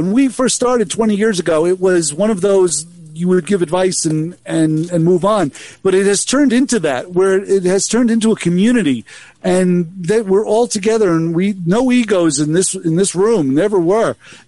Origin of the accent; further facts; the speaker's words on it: Brooklyn, New York, United States; I came from Brooklyn as well, working in the street, working off the gutter